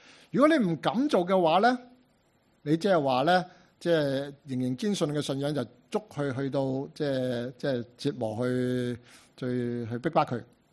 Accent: Hong Kong; 澳門人嗰種文化同我哋香港人文化好唔同，有歷史嘅淵源。

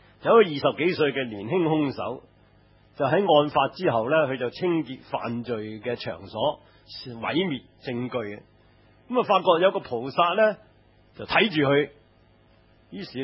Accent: China; 如果你研究一下咧，我哋中國人嗰啲民間諺語啊、俗語啊、俚語啊。

